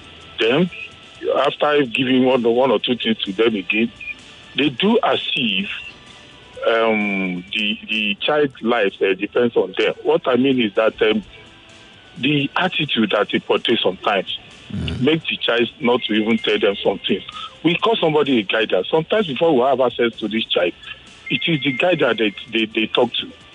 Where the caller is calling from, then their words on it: Ikeja, Lagos, Nigeria; I'm calling from Ikeja.